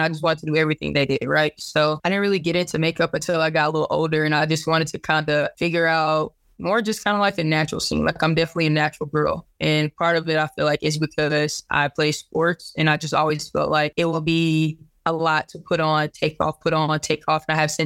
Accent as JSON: {"language": "English", "town": "Duncanville", "region": "Texas", "country": "United States", "said": "So I'm originally from Duncanville, Texas, which is a suburb about 2 exits up from Dallas. So I definitely just understand I'm from Dallas and go with it. My family's born and bred out of Dallas."}